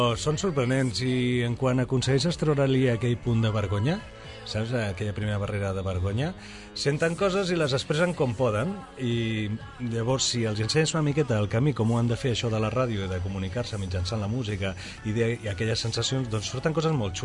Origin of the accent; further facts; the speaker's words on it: Sant Feliu de Guíxols, Catalonia, Spain; Jo sóc de Sant Feliu de Guíxols